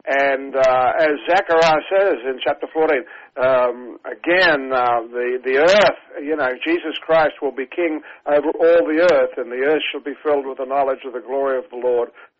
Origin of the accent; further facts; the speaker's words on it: Melbourne, Victoria, Australia; now in United States; Yes, that's right. I'm from Melbourne.